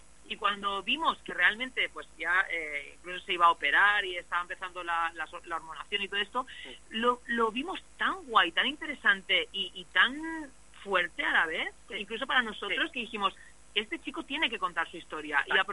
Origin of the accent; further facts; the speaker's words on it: Catalonia, Spain; se expresa mejor en castellano y yo también, aunque soy catalán.